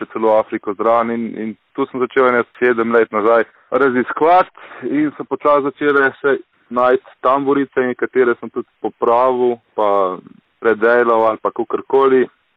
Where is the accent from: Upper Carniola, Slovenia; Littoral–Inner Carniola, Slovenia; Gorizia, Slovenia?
Littoral–Inner Carniola, Slovenia; Tam, kjer smo iz Loške doline, tam še zmeraj, jaz pravim, da tam so še zmeraj pravljice doma